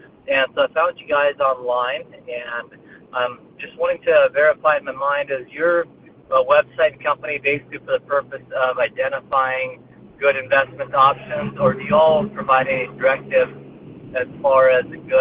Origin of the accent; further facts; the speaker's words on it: Iowa, United States; I'm from Iowa. And I'm a Christian